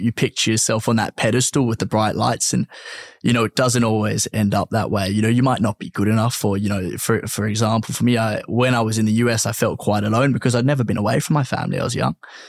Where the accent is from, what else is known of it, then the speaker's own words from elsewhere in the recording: Australia; born there; So I was born here in Australia. My family are born in Johannesburg, South Africa, which obviously you can probably hear a little bit of the accent. I've got a bit of a tinge of English as well. I've actually got no link to England.